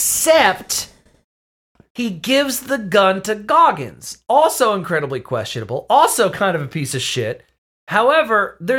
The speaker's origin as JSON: {"language": "English", "region": "Auckland", "country": "New Zealand", "said": "I'm from Auckland, so I'm from New Zealand."}